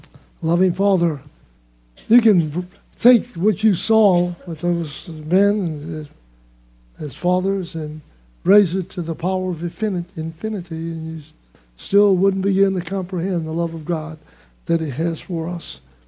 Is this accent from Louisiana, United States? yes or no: yes; New Orleans, Louisiana, United States; I grew up in New Orleans, out on Airline Highway